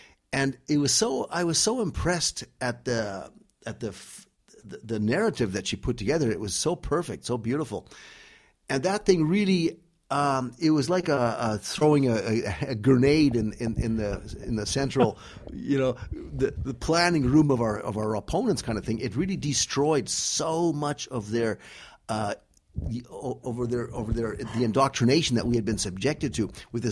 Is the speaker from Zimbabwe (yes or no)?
no; Canada; when we were slowly being indoctrinated growing up in Canada